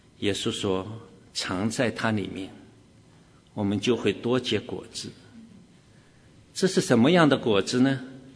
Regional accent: China; 记得我小时候在大陆没有什么玩具啊

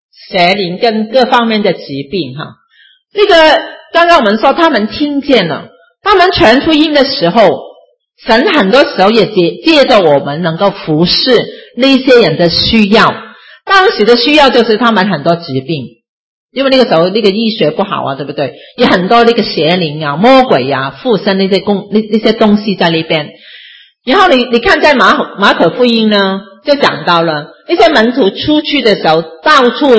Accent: China; 我们中国人好吧，都是中国人呢，讲同一个语言的国语吧，当然有些讲广东话好像我们一样哈，但是我们都是中国人对不对，背景基本上一样

